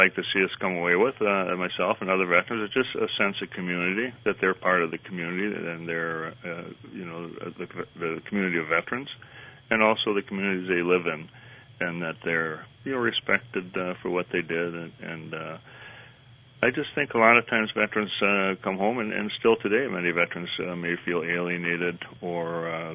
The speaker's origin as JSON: {"language": "English", "town": "Rochester", "region": "Minnesota", "country": "United States", "tie": "born or raised there", "said": "I actually was born and raised in Rochester, Minnesota, so I came back to Rochester."}